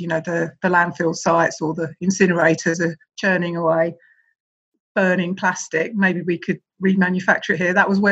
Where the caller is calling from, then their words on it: London, United Kingdom; I live here. I'm speaking here from Bedzed, where we have our office, which is an eco village in South London.